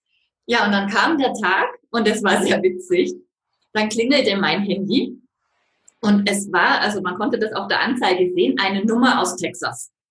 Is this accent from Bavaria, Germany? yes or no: yes; Bavaria, Germany; moved away as an adult; Wir stammen ursprünglich eben aus dem Fichtelgebirge in Nordbayern, sind jetzt dann letztes Jahr erst eben jetzt hier nach Südbayern gezogen